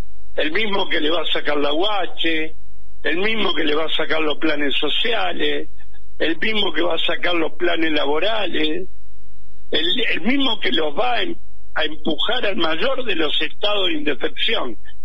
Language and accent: Spanish; La Matanza, Buenos Aires Province, Argentina; O como decía aquel poeta de mi tierra, de La Matanza